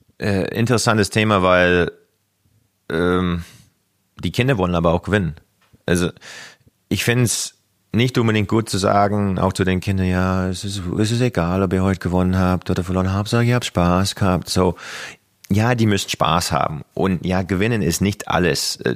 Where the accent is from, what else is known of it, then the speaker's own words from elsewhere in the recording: Kamloops, British Columbia, Canada; Ich bin in Kamloops aufgewachsen und die nächste Stadt war fast 2 Stunden entfernt.